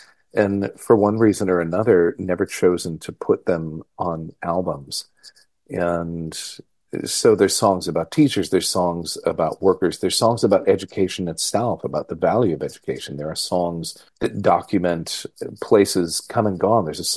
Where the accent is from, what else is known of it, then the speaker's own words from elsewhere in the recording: Rockford, Illinois, United States; And my hometown of Rockford, Illinois was one of those places. I don't live in Rockford anymore, but I have fondness in my heart for that city.